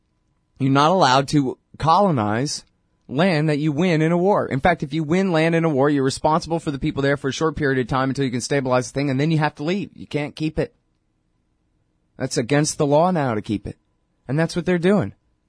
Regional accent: Austin, Texas, United States; even though I'm from Austin, Texas, and I don't identify with Israel in the slightest bit whatsoever.

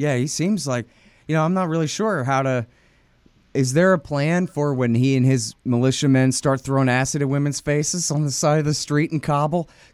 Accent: Texas, United States; I'm just from Texas and I've never been to Afghanistan

